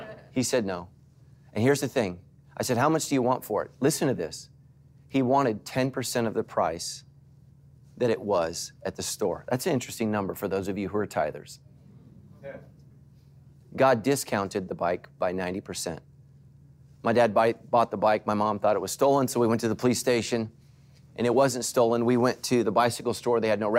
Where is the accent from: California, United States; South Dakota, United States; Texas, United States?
California, United States; Sacramento; I grew up in Sacramento